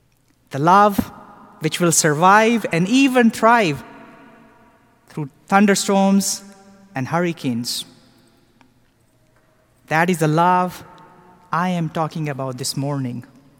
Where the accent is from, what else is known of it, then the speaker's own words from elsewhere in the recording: Lahore, Punjab, Pakistan; My friend just told her that I was from Lahore, which is quite a big city in Pakistan.